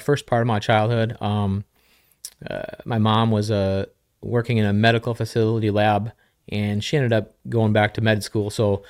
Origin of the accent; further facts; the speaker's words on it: Northfield, Minnesota, United States; I grew up around the Northfield area, which is just south of the Twin Cities, about an hour.